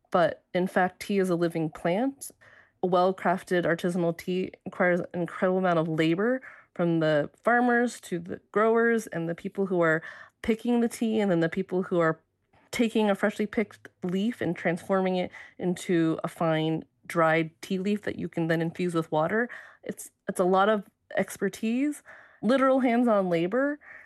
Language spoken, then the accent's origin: English; United States; for me, even though I'm Chinese American and my family's, you know, many generations ago are from tea growing areas of China